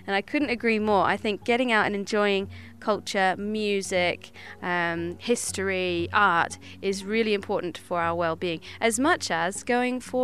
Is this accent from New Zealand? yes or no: yes; New Zealand; I'm from New Zealand, so any chance I get, I'll bring them up.